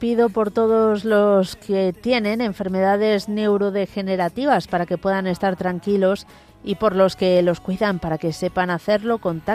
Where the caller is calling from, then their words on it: Getxo, Basque Country, Spain; de Guecho.